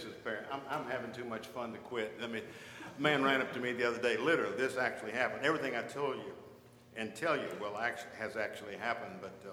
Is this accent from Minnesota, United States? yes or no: no; Delray Beach, Florida, United States; You know, that church was like the church I grew up in Delray Beach, Florida, back in the dark ages.